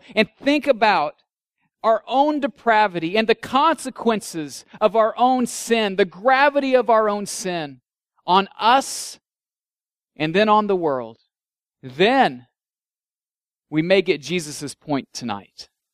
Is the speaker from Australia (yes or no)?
no; Illinois, United States; I grew up in Illinois. We were back home.